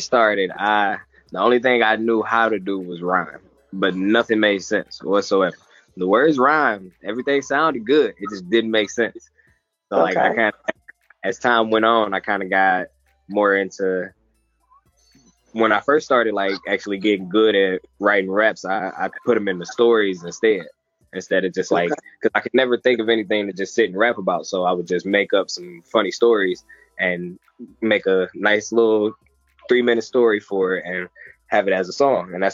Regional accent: Detroit, Michigan, United States; Well, like I said, I'm from Detroit. I grew up on the east side.

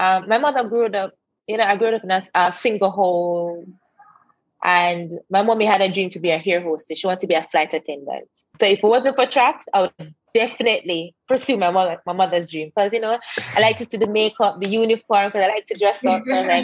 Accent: Mandeville, Manchester Parish, Jamaica; And I'm from Mandeville.

